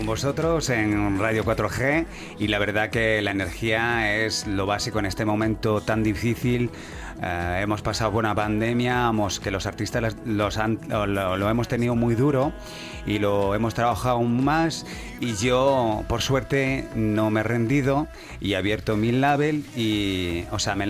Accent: Switzerland; first language Italian; Bueno, italiano y el español son mi idioma madre.

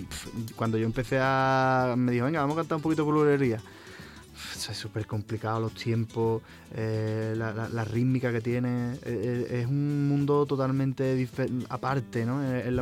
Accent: Sanlúcar de Barrameda, Andalusia, Spain; Sanlúcar de Barrameda, que es de donde yo vengo

